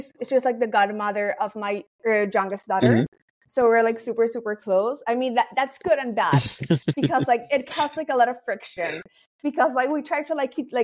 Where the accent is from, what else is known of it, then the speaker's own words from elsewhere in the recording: Panama; And then I'm from Panama.